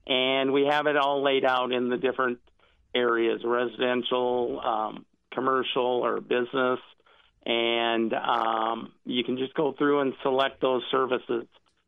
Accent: Montana, United States; I'm originally from Montana

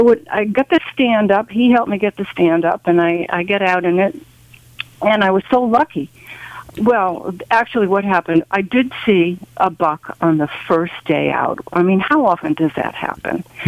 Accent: Connecticut, United States; I'm from Connecticut, and only child.

